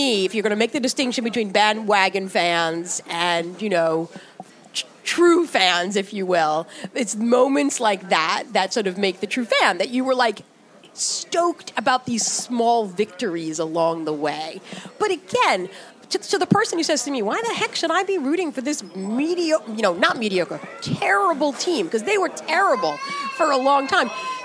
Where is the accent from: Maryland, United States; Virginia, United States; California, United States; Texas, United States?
Maryland, United States; Baltimore; You know, like, I'm from Baltimore. This is my team.